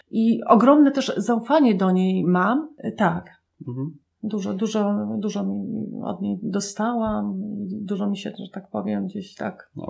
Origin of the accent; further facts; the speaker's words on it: Lublin Voivodeship, Poland; Ja się wychowałam w takim domu, gdzie to było za Lublinem, gdzie nie mieliśmy nawet takiego telefonu na ten kabel.